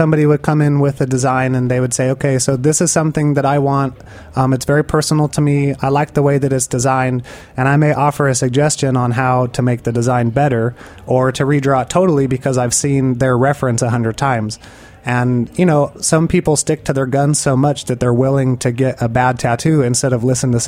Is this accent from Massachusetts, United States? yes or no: no; Pomona, California, United States; a lot of Chicano designs where I grew up in Pomona is, like, very heavy Chicano. My first car was a lowrider.